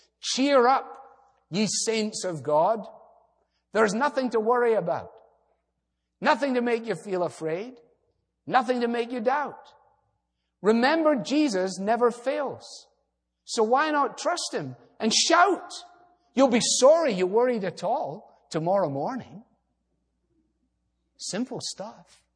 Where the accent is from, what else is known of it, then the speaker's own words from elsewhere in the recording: Glasgow, Scotland, United Kingdom; I was brought up in Glasgow, which is a long way from here tonight.